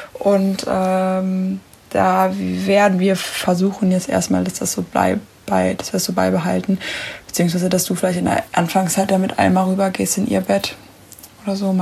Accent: North Rhine-Westphalia, Germany; ich komme aus dem Pott.

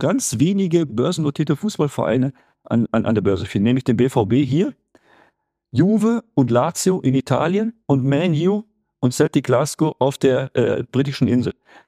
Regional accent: Dortmund, North Rhine-Westphalia, Germany; Ich bin aus Dortmund und vielleicht voreingenommen.

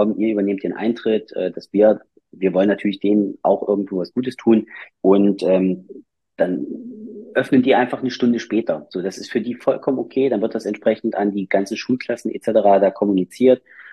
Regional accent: Mühlhausen, Thuringia, Germany; in meiner Heimatstadt, also

